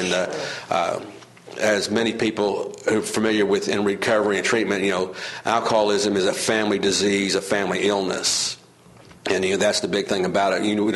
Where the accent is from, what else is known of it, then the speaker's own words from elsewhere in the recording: Evansville, Indiana, United States; But I'm originally from Evansville, I came back to Evansville about 10 years ago.